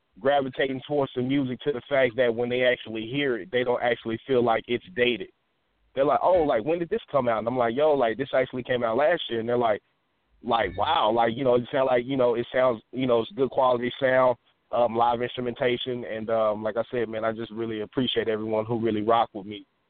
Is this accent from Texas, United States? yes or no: yes; Dallas, Texas, United States; I'm originally from South Dallas, Texas, man.